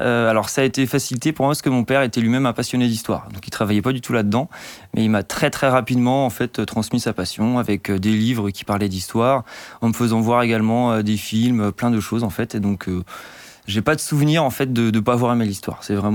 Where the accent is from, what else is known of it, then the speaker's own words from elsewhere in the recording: Bécherel, Brittany, France; C'est là d'où je viens en fait, près de Dinan en Bretagne.